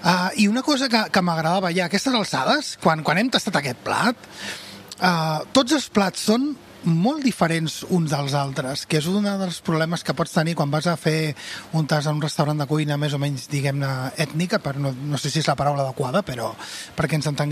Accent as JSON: {"language": "Catalan", "region": "Catalonia", "country": "Spain", "said": "són sabors que nosaltres com a catalans també els reconeixem"}